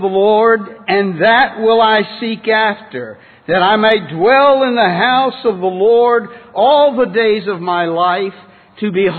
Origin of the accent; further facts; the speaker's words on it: Richmond, Virginia, United States; from Richmond, Virginia.